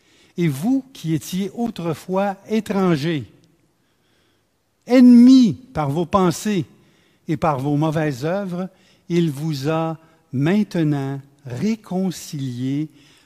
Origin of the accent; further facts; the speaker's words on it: Quebec, Canada; je viens du Québec, puis les églises sont vides, là.